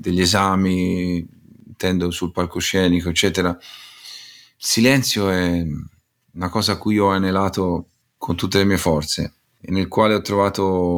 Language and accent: Italian; Tuscany, Italy; Se non fosse che sono toscano, e allora mi fanno ridere.